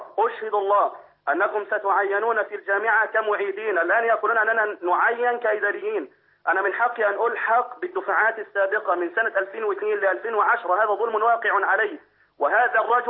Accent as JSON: {"language": "Arabic", "country": "Egypt"}